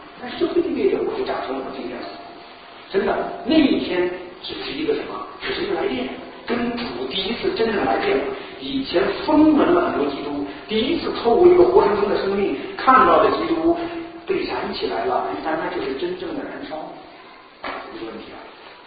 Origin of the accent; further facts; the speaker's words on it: China; 那个时候还不要说我们从大陆来，是高大的毕业